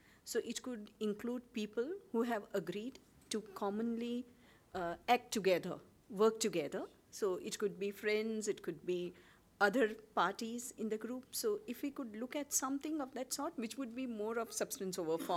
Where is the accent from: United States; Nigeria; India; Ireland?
India; from India.